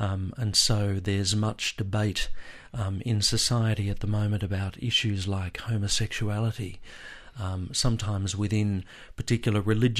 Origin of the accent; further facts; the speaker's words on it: Melbourne, Victoria, Australia; my hometown of Melbourne